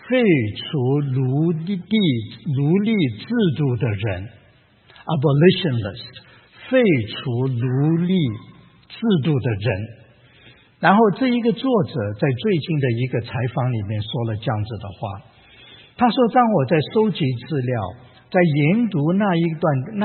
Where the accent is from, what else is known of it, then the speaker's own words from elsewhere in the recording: Chongqing, China; born there; also born or lived in Hong Kong; 我说我在香港念中学。哦，那你是香港人？那不不不，我不是香港人，我是在国内，在重庆出生的。